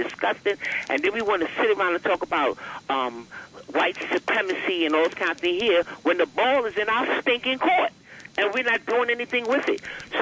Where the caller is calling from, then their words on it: Manhattan, New York, United States; Hi, I'm calling from Manhattan.